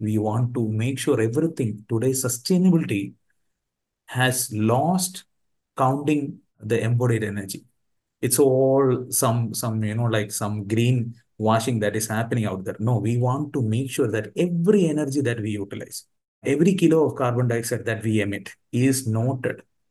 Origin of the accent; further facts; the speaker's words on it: Kerala, India; an obscure engineer from Kerala, from my home state, who made it in 1960s.